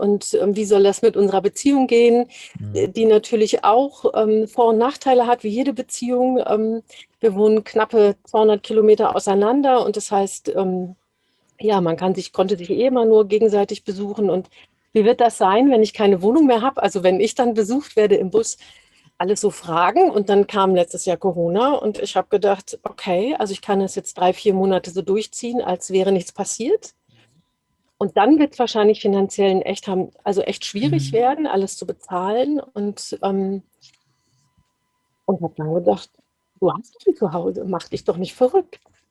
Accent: Dortmund, North Rhine-Westphalia, Germany; also born or lived in Hesse; in meiner Heimatstadt, da wo ich geboren bin, in Dortmund.

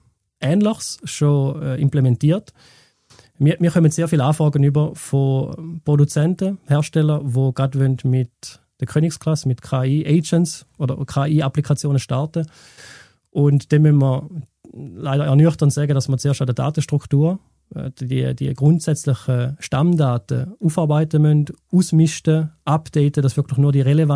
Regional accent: Thurgau, Switzerland; Wir kommen aus dem Thurgau

